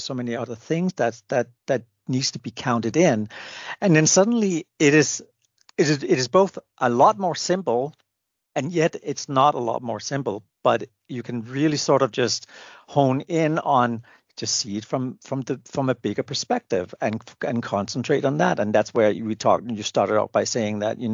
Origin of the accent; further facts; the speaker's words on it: Denmark; English is a second language; being born and raised in Denmark, that's pretty much, it's always dark there in the winter